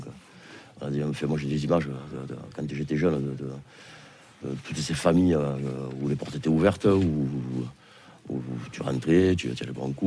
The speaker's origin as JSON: {"language": "French", "town": "Sète", "region": "Occitanie", "country": "France", "tie": "born or raised there", "said": "je suis né à la Pointe Courte et je vis à la Pointe Courte parce que je suis pêcheur sur un tas d'auto."}